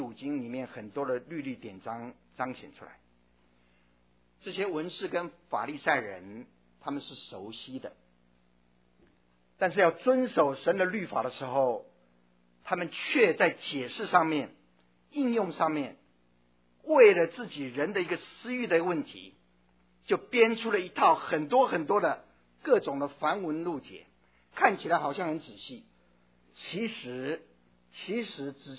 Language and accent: Chinese; Taiwan; 我记得在台湾念书的时候，从初中高中大学都经常有这样的经验